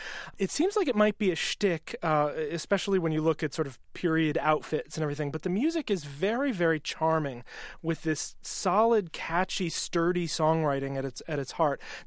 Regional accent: Wisconsin, United States; now in Washington, United States; as a Midwesterner who was dragged to Washington, D.C. by the siren song of NPR, I can relate to his bone-deep love of the Midwest, in my case, Wisconsin.

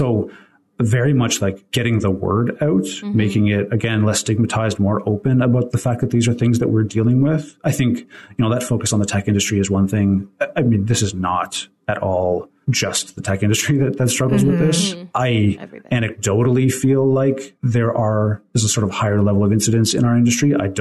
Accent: Canada; And I'm Canadian, so it's maybe a little bit different in the States.

